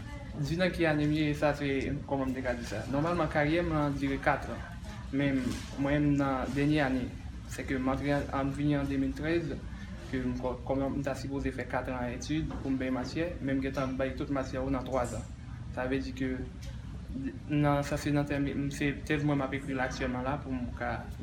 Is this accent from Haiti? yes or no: yes; Haiti